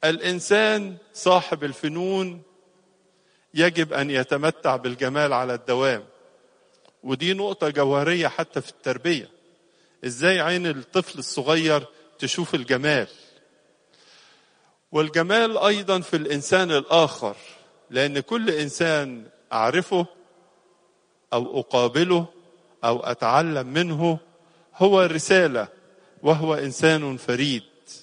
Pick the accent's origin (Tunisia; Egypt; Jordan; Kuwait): Egypt; ومن أجل بلادنا مصر ومن أجل كل المسؤولين فيها